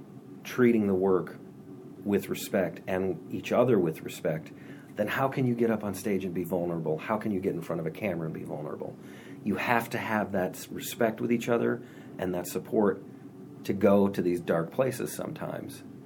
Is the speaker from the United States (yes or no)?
yes; Nashville, Tennessee, United States; Because when I was doing this stuff growing up in Nashville, there was none of that.